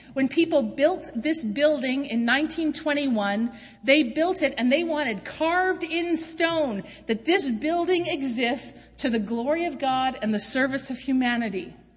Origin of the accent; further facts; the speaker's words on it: Canada; We have great rights and freedoms being Canadian.